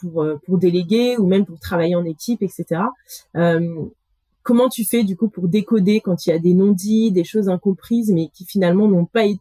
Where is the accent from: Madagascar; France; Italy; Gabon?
Madagascar; now in Spain; maintenant j'habite en Espagne, Madagascar ils connaissent pas, ils me disent tout le temps que je viens de l'Inde.